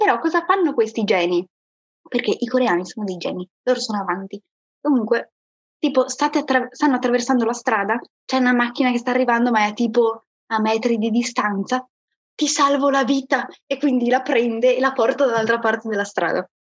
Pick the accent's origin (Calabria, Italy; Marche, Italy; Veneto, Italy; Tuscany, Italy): Veneto, Italy; Padua; Ecco, adesso ho detto anche sono di Padova.